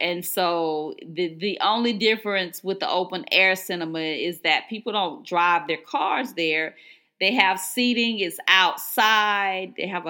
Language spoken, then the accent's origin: English; Georgia, United States; And people want to know, you know, are you American? You know, where are you from? And we say Georgia, and then we always talk about … you know, because everybody knows